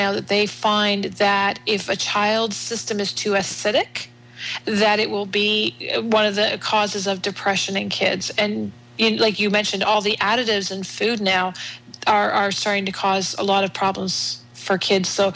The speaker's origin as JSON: {"language": "English", "country": "Canada", "tie": "born or raised there", "said": "I'm turning 50 in November, and I can remember being in school. And I grew up in Canada here"}